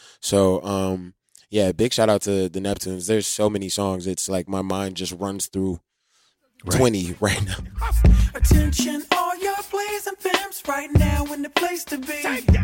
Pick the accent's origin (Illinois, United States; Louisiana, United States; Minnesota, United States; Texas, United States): Louisiana, United States; New Orleans; you know, I'm from New Orleans